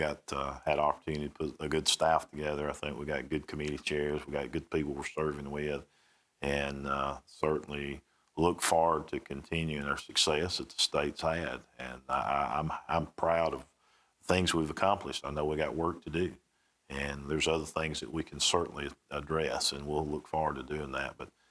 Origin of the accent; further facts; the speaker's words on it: Alabama, United States; but growing up in Alabama, I never in my lifetime thought I could sit on a show like this today